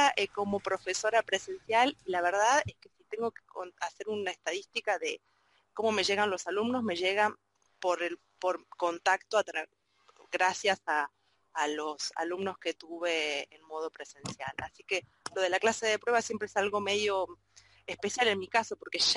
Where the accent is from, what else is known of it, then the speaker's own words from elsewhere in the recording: Argentina; Yo también soy argentina, veo que ya no soy la primera argentina en esta charla. … vivo en la ciudad de Buenos Aires